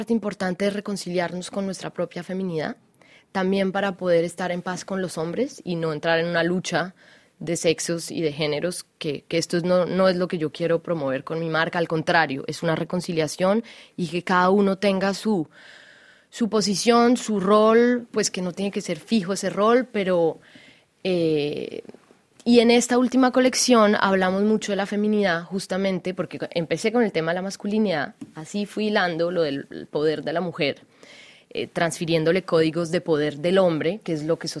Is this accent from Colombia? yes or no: yes; Colombia; also born or lived in France; nací en Colombia, viví entre Francia y Colombia en mi infancia, estudié diseño de modas acá, pero siempre tuve claro que quería regresar.